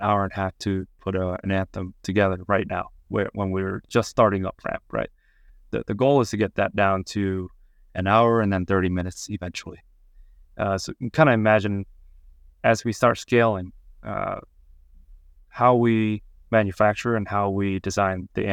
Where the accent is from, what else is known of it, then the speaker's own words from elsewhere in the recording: Vietnam; So I grew up in Vietnam where getting around on two wheels is really a commonplace thing.